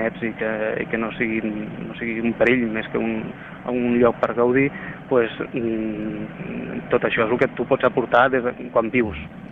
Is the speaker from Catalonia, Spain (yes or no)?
yes; Barcelona, Catalonia, Spain; also born or lived in Campins; els meus pares tenien una casa al Montseny, a Campins, i em preguntaven d'on era, jo deia de Campins, no? Em costava dir de Barcelona perquè et senties més del lloc on disfrutaves els caps de setmana i on volies tornar